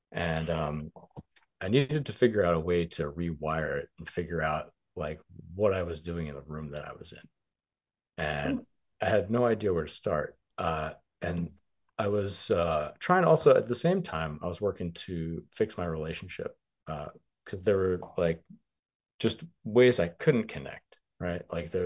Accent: New York, United States; It's interesting too, because I came from New York

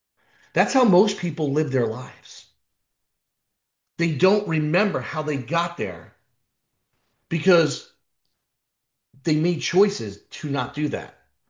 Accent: New York, United States; But I grew up in the New York area, and that's what I was going to do.

